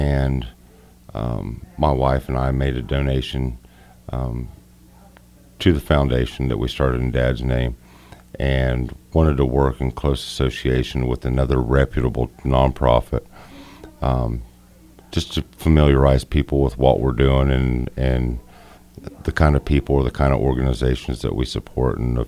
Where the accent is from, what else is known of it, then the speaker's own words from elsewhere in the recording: Saint Paul, Minnesota, United States; I grew up in St. Paul and went to school in Waldron.